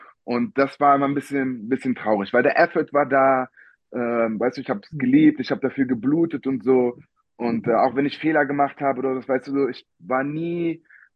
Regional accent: Germany; Aber ich bin ja hier in Deutschland groß geworden und auch in der deutschen Basketballkultur.

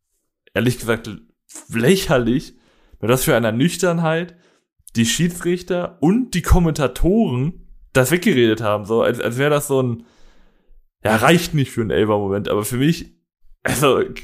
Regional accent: Paderborn, North Rhine-Westphalia, Germany; born there; ich als gebürtiger Paderborner hab mich natürlich sehr gefreut

